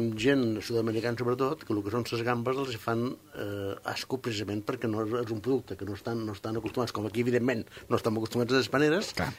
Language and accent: Catalan; Es Pujols, Balearic Islands, Spain; Perdona, jo som dels Pujols, no de la Mola.